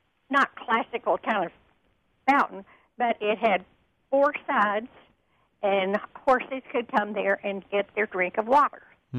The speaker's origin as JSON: {"language": "English", "town": "Dallas", "region": "Texas", "country": "United States", "tie": "born there", "said": "I was born in Dallas in 1939"}